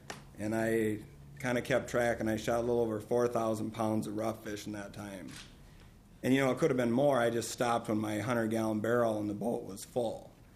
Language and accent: English; Mankato, Minnesota, United States; from Mankato.